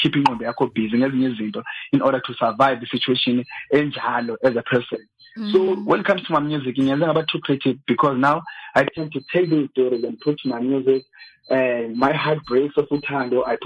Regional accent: Eastern Cape, South Africa; also born or lived in Alexandra; Mm-hmm. I was born in Alexandra, but grew up in Tisloot, all the way from Eastern Cape.

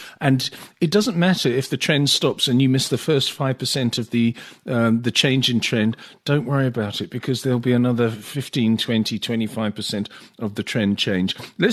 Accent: England, United Kingdom; born there; I look at the cable just because of Brexit and just because I'm English by birth.

